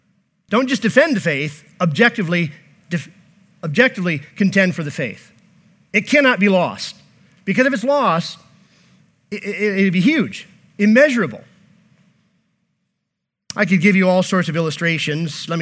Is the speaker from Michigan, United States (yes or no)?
yes; Davisburg, Michigan, United States; Now you go down to Davisburg, Michigan this morning, where I was raised, born in that little town, raised in that little town.